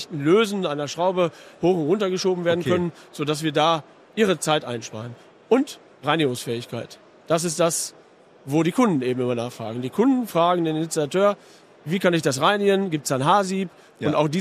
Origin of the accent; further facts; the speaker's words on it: North Rhine-Westphalia, Germany; wir sind aus dem Sauerland